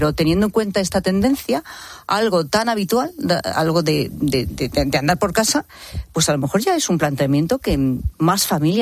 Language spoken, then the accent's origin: Spanish; Castile and León, Spain; En mi pueblo, por ejemplo, que es un pueblo de Castilla, de Zamora